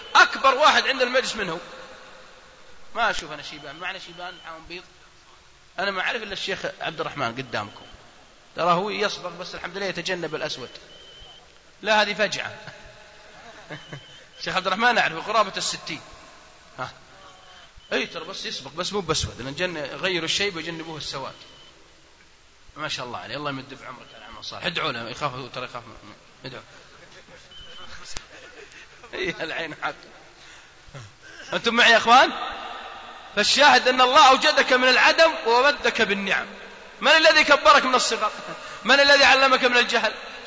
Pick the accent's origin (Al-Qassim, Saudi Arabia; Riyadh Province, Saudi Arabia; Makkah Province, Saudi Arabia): Al-Qassim, Saudi Arabia; عندنا في القصيم ما أدري عندكم في الرياض